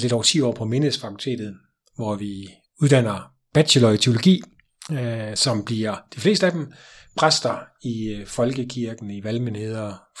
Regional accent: Aarhus, Central Denmark Region, Denmark; Jeg er Aarhus-dreng. Født i Aarhus, vokset op lidt uden for Aarhus, har gået i gymnasiet her.

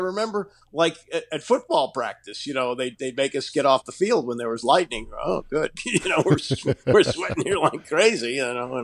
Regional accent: Ohio, United States; and I'm from Ohio, so I can kind of boom it high, you know.

